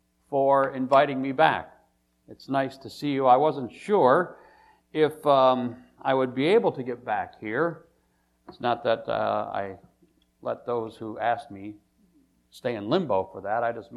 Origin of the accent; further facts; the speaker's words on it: Michigan, United States; I still get a little smart alecky when I can get away with it and tell them I came down from Michigan to class the place up.